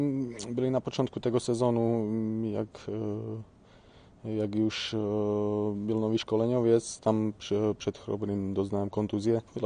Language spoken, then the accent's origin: Polish; Slovakia; Polish is a second language; moved away as an adult; now in Poland; Po 5 latach tam u siebie na Słowacji się zdecydowałem ogólnie zmienić kierunek i spróbować coś nowego.